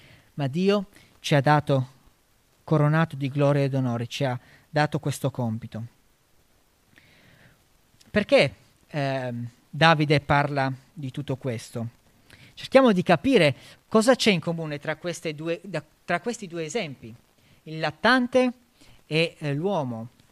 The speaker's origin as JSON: {"language": "Italian", "town": "Monfalcone", "region": "Friuli-Venezia Giulia", "country": "Italy", "tie": "born there", "said": "Io sono nato a Monfalcone."}